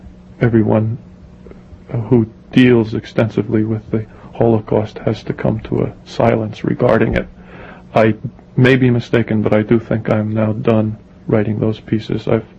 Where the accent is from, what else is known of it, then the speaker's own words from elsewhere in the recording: Nesconset, New York, United States; When I grew up in Nesconset, outside Smithtown, out in Suffolk County, there were only two or three neighbors around